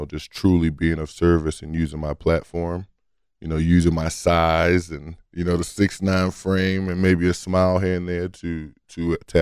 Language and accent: English; Philadelphia, Pennsylvania, United States; You know, I grew up in North Philadelphia, so it was pretty tough upbringing.